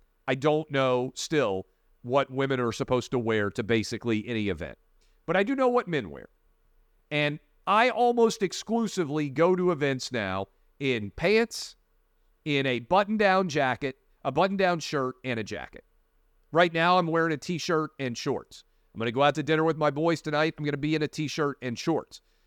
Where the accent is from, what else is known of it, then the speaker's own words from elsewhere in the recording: Tennessee, United States; an intern in Congressman Bob Clement's office, the 5th Congressional District of Tennessee, my hometown congressman's office.